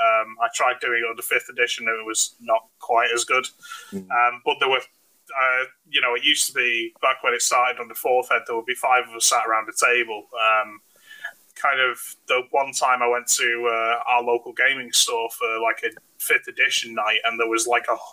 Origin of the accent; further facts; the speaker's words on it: Salford, North West England, United Kingdom; I'm from Salford, so not really.